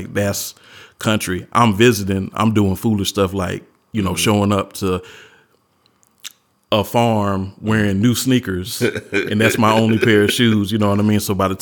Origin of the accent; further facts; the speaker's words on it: the South, United States; so even though, you know, born and raised in the South and, like I mentioned earlier, a little bit more country adjacent.